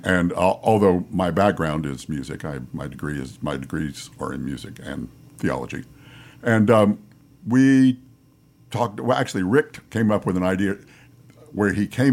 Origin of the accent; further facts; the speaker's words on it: Tampa, Florida, United States; also born or lived in Bradenton; I was born in Tampa, born and raised in Tampa and Bradenton.